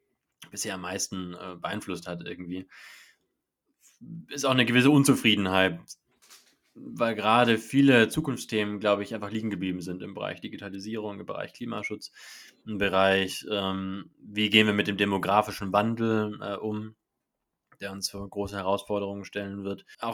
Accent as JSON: {"language": "German", "town": "Schwäbisch Gmünd", "region": "Baden-Württemberg", "country": "Germany", "tie": "born or raised there", "also_born_or_lived": "Göppingen", "said": "ich bin 24 Jahre alt, ich bin quasi ein Gewächs der Region. Ich bin in Schwäbisch Gmünd geboren, habe in Göppingen mein Abitur gemacht, bin hier aufgewachsen. Bin dann nach Friedrichshafen gezogen"}